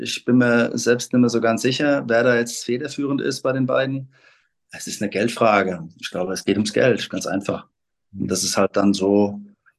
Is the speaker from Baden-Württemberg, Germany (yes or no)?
no; Kaiserslautern, Rhineland-Palatinate, Germany; Also du wirst in Kaiserslautern geboren und bist automatisch mit dem FCK-Wappen wirst du großgezogen